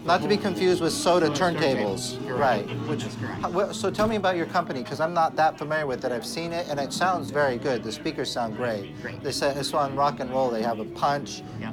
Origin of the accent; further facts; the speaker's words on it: San Francisco, California, United States; Yeah, I came from San Francisco, and there used to be speaker places where you could go and buy the drivers and build your own speakers.